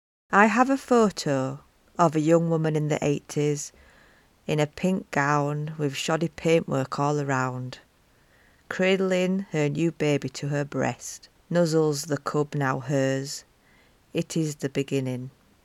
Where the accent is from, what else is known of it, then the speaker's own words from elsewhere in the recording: Yorkshire and the Humber, United Kingdom; accent: Yorkshire; which I find hard to understand with my Yorkshire accent